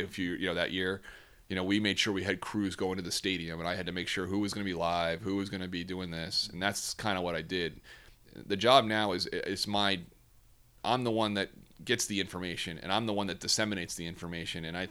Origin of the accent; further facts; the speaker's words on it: New York, United States; also born or lived in Cincinnati; You know, I grew up in the New York area, and I thought for sure moving to Connecticut would be no big deal